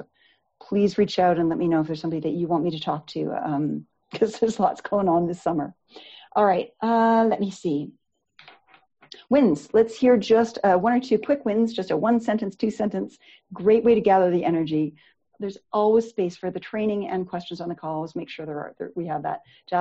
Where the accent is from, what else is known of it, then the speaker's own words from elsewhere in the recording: Canada; I'm Canadian.